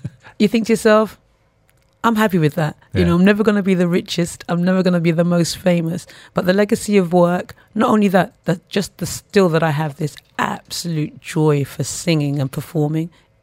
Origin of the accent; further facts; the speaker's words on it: United Kingdom; I'm British born of Caribbean extract.